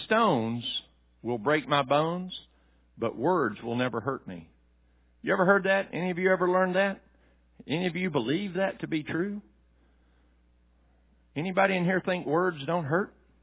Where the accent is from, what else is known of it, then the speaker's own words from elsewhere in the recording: Tennessee, United States; I was raised in Tennessee in the 1960s.